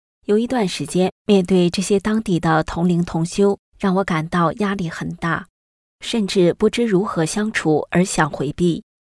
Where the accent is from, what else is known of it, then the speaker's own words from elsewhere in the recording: United States; moved away as an adult; now in Australia; 因为我是从美国来到澳洲